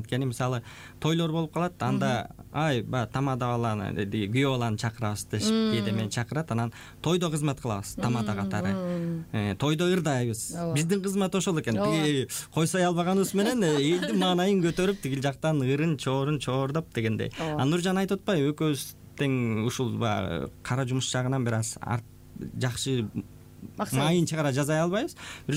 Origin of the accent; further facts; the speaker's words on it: Karatala, Issyk-Kul Region, Kyrgyzstan; Мен Көлдөн болом, Көлдүн Тоң району Каратала деген айылдан болом.